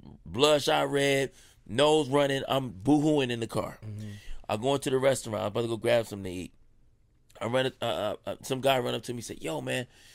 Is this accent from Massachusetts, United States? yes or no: no; Los Angeles, California, United States; but I'm from South Central LA.